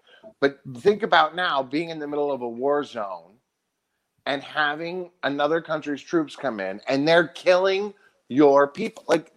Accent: United States; But I think something for me as an American that I think about

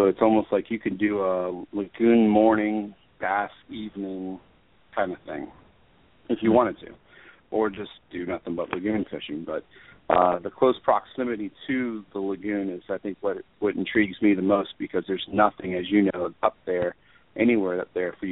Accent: New York, United States; born there; I was born in Long Island, so yeah, I've experienced snowblowers before.

